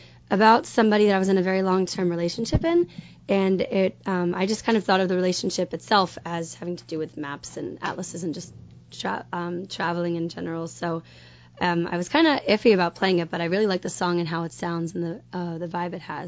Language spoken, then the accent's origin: English; Lancaster, Pennsylvania, United States; also born or lived in Maryland; So I'm from Lancaster, Pennsylvania. I was born in Maryland, actually. My parents met at the Naval Academy.